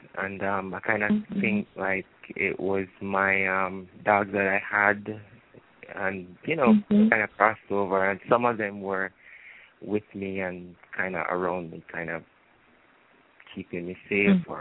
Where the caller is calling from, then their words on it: Jamaica; I'm calling from Jamaica.